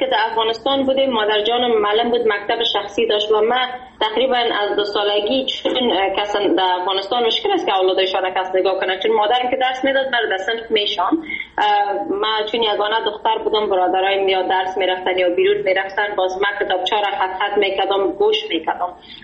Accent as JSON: {"language": "Persian", "region": "New South Wales", "country": "Australia", "tie": "born or raised there", "lives_now": "Sydney, Australia"}